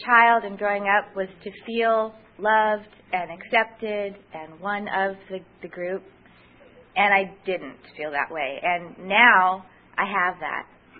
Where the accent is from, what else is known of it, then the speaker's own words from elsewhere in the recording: San Leandro, California, United States; born there; also born or lived in Santa Maria; I was born in the Bay Area in San Leandro. We moved just a little way south down to Santa Maria.